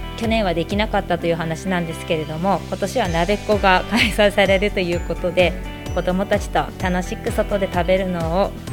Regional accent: Omagari, Akita, Japan; 大曲出身です。

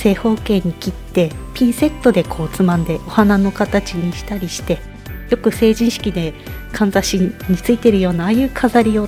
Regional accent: Yokote, Akita, Japan; 横手市出身です。

